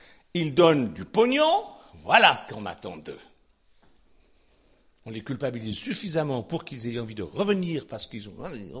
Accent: Switzerland; C'est pourquoi, moi, ça, je suis suisse. Au début, j'étais pas dans mon pays ici, donc ça marchait super bien.

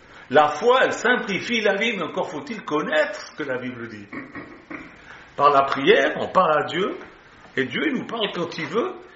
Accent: Switzerland; Chez nous, en Suisse

